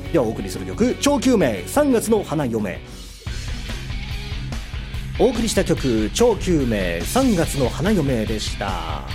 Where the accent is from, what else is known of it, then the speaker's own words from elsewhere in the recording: Nagasaki, Japan; まあ、長崎、僕の地元もそうなんですけど、サバの刺身が食べられるんですよね。